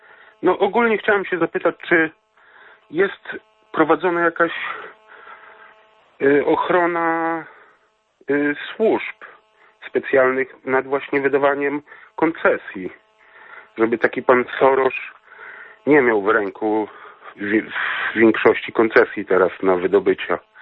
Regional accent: Lublin Voivodeship, Poland; No ja tu właśnie pochodzę spod Zamościa i no niedaleko od nas były protesty

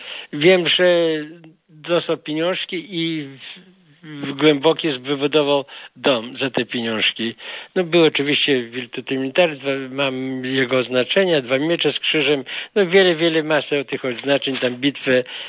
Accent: Szczecin, West Pomeranian Voivodeship, Poland; Jestem ze Szczecina

